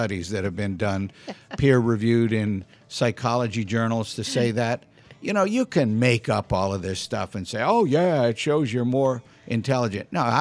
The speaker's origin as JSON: {"language": "English", "town": "New Orleans", "region": "Louisiana", "country": "United States", "tie": "born or raised there", "said": "Well, you and I live in Jefferson Parish, but I grew up in Orleans. I was here until I graduated high school, and it really grieves me to see what she's done to the city."}